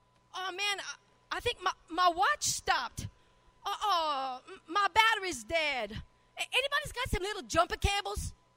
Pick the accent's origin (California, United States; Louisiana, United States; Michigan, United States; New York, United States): Louisiana, United States; Kaplan; No, that's where I'm from. I'm from between Kaplan and Gidon. Nobody knows what that is, I guess.